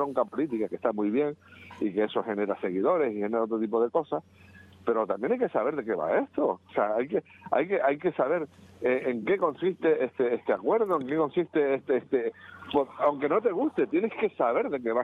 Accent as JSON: {"language": "Spanish", "region": "Canary Islands", "country": "Spain", "said": "Como los canarios, que lo hablamos como si fuésemos cubanos."}